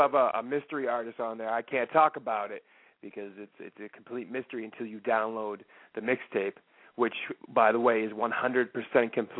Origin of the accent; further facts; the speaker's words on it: New Hampshire, United States; I'm from New Hampshire originally, you know, so I was kicking it in the sticks